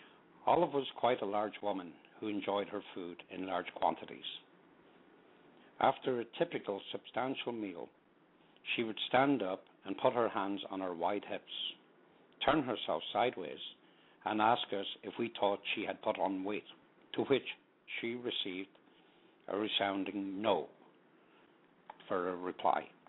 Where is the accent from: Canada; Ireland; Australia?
Ireland; Tullamore, County Offaly; now in New Jersey, United States; I live in New Jersey in the United States. I'm originally from Tullamore, Ireland.